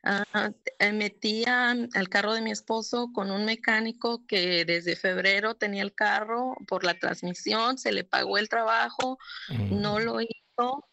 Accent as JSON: {"language": "Spanish", "region": "California", "country": "United States", "said": "Yo soy de acá de California y acabamos de terminar nuestro curso hace un par de semanas"}